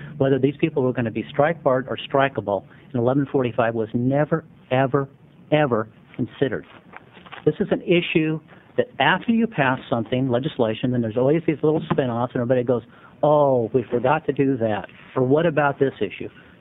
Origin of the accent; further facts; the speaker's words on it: Oregon, United States; I grew up in Columbia County.